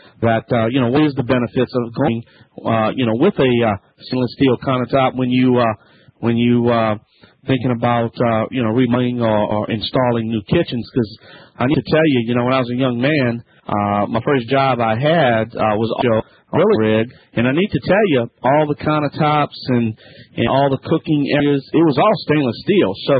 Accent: Louisiana, United States; That's right. I'm … from the Bayou Land.

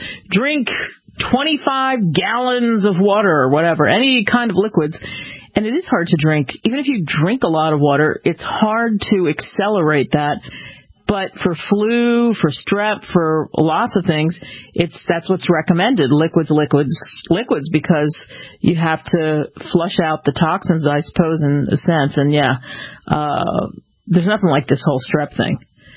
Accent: Philadelphia, Pennsylvania, United States; I grew up in the Northeast, but in Philadelphia, where we didn't get a lot of snow.

